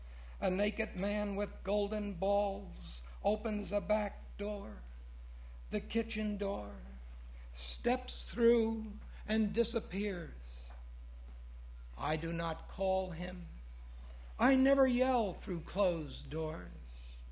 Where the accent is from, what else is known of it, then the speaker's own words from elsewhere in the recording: New Jersey, United States; I was born and raised in Jersey and always went to the ocean every summer.